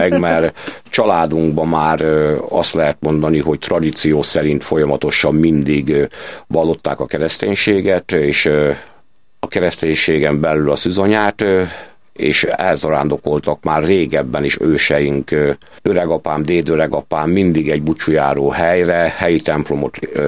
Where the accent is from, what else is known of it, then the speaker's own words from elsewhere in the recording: Zalalövő, Zala, Hungary; also born or lived in Zalaegerszeg; Én lokálpatrióta vagyok, Zala megyei, és azon belül pedig Zalalövői.